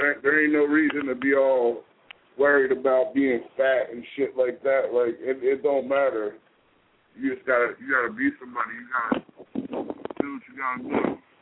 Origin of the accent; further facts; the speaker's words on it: East Coast, United States; since I'm from the East Coast, people are always like